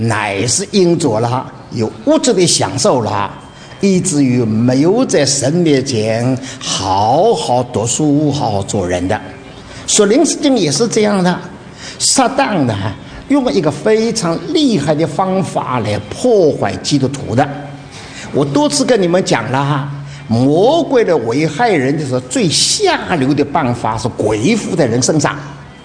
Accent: China; 所以有一件事情呢，我们中国人的话不错的，富不过三代

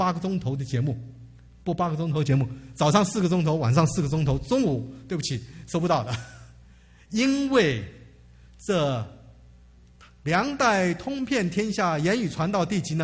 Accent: Taiwan; moved away as an adult; 当年我们从台湾出来的话都要服兵役的

